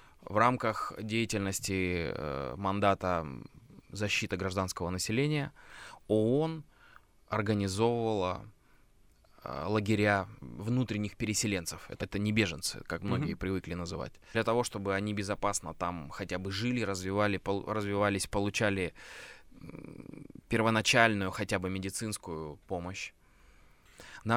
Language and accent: Russian; Altai Krai, Russia; born there; Я родился в Алтайском крае, это, скажем так, Южная Сибирь.